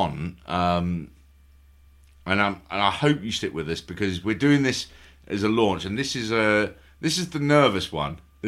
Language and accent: English; London, United Kingdom; just because I'm from London, I'm not an actual Raji.